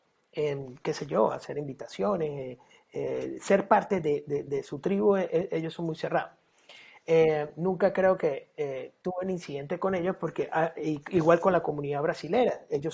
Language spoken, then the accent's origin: Spanish; San Cristóbal, Táchira, Venezuela; now in New York, United States; Una de mis experiencias cuando emigré a este país fue venir desde un pueblo muy pequeño que se llama San Cristóbal, es frontera con Colombia, de 500.000 personas, a emigrar a Nueva York.